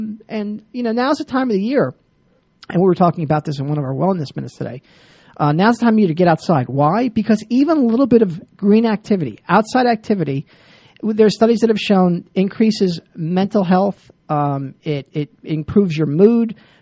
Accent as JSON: {"language": "English", "region": "New Jersey", "country": "United States", "tie": "born or raised there", "said": "I never saw that growing up in New Jersey ever."}